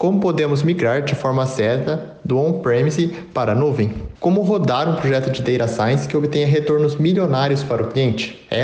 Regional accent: Campinas, São Paulo, Brazil; Eu sou campineiro e um estatístico de formação

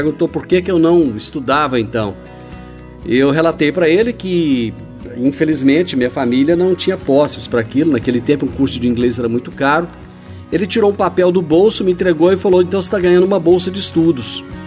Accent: Rio Verde, Goiás, Brazil; born there; Eu nasci em Rio Verde, no ano de 1966, de uma família muito humilde, de uma família muito pobre.

